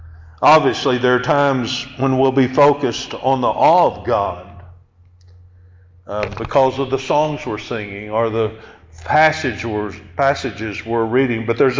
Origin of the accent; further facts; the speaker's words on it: Hilton, Oklahoma, United States; I've told you before that I grew up in the Shell Street Church of Christ in Hilton, Oklahoma.